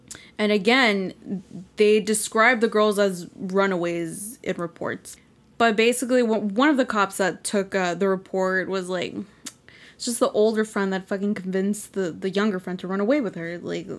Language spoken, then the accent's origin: English; Houston, Texas, United States; somewhere, and they asked me where I'm from, I'm like, I'm from Houston.